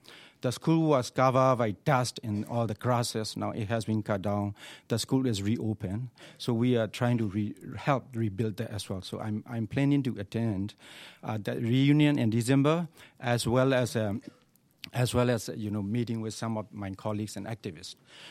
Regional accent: Myanmar; I was one of the students. I was schooling in Burma in 1988.

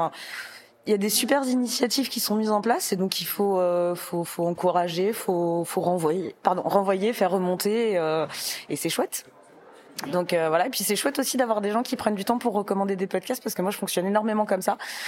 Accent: Rennes, Brittany, France; Et je suis rennaise, donc je me suis dit, c'est l'occasion de m'impliquer d'une certaine façon.

